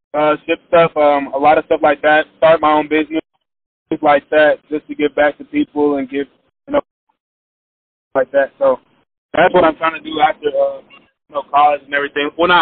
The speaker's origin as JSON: {"language": "English", "region": "Georgia", "country": "United States", "said": "But I mean, I am from Georgia, and you know UGA."}